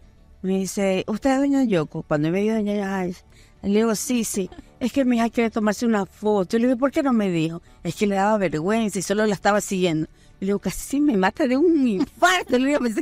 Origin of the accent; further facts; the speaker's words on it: Argentina; moved away; Al principio, cuando recién llegamos de Argentina, pues fuimos a estudiar el arte dramático a la universidad.